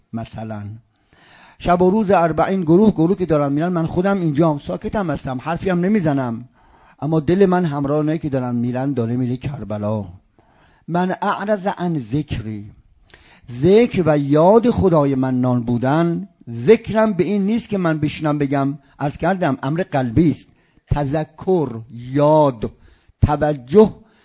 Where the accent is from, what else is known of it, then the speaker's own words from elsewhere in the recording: Isfahan, Iran; now in Qom, Iran; بچه مثلا من، بچه اصفهانم، هجرت میکنم میام قم